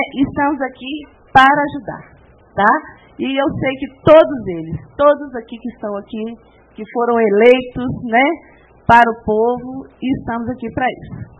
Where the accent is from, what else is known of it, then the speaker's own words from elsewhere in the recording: Martins Soares, Minas Gerais, Brazil; nós somos de Martins Soares, somos muito bem recebidos